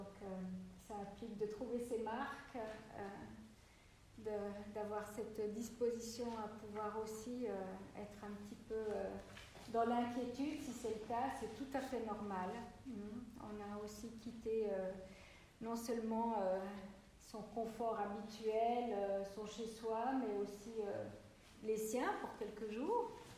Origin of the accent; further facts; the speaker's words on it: Switzerland; moi, je viens de Suisse. Donc, je ne suis pas française, je suis suissesse.